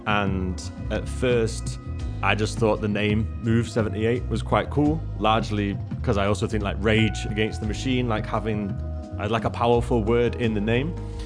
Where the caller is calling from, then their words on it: Berlin, Germany; I am live from Kreuzberg, Berlin, yeah.